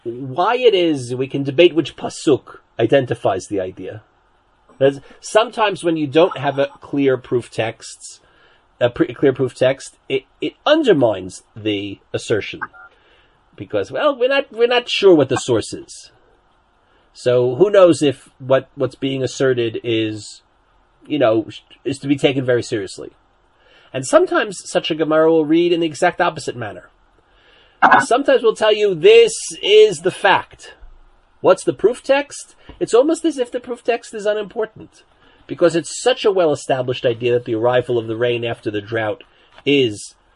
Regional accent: New Jersey, United States; growing up in New Jersey, I had no idea where the water came.

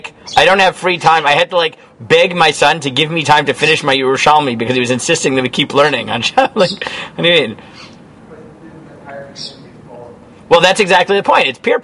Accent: United States; because, like, I grew up in America.

